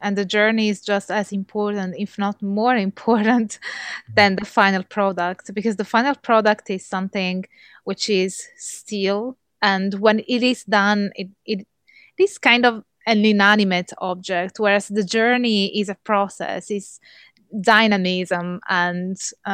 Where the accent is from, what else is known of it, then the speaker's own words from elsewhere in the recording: Italy; English is a second language; I am born and raised in Italy, as you may tell by my accent.